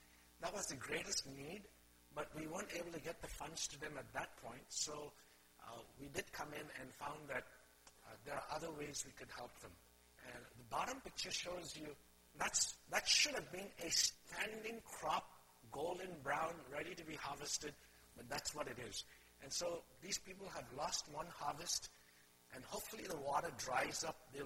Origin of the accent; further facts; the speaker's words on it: India; now in Canada; we're both Chinese, but born and raised in India, and now settled in Canada.